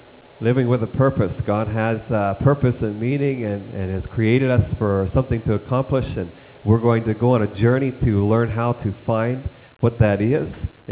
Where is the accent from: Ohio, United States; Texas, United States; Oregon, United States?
Ohio, United States; And I always get teased when people find out I'm from Ohio about how bad we are in Ohio driving.